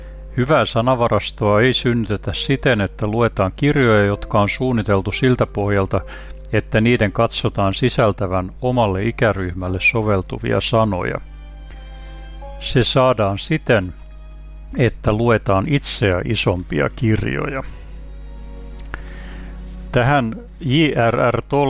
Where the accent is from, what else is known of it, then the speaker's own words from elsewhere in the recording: Ulvila, Satakunta, Finland; Olen Ulvilasta opettaja, kulttuuritoimittaja, kirjoiskriitikko ja tuore tietokirjailija